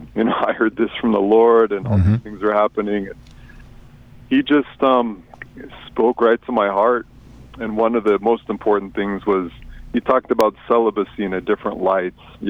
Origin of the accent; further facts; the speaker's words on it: Washington, United States; I grew up in Washington State, Southwest Washington, north of Portland, little town, no stoplights, in the country, 5 acres with the fam, and it's kind of a normal childhood.